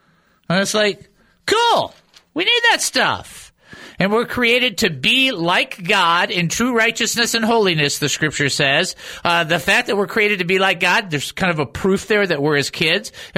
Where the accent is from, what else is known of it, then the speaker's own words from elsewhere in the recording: Southfield, Michigan, United States; also born or lived in Detroit; Now, I am from Detroit. I grew up in Southfield, Michigan at 25735 or 25730 Catalina Drive. I went to Adler Elementary.